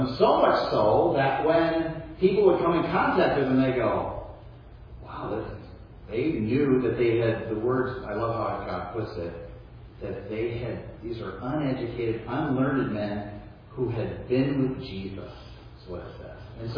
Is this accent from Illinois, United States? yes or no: yes; Chicago, Illinois, United States; I'd like to go back home to where I grew up in Chicago and go back to my old neighborhood.